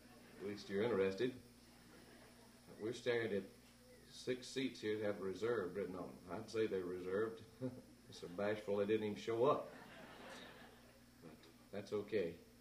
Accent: Southern United States, United States; I'm from the South.

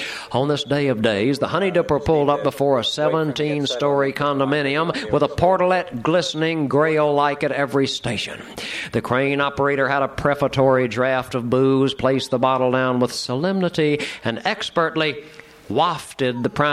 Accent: Nacoochee Valley, Georgia, United States; I was brought up in Nacoochie Valley, Georgia.

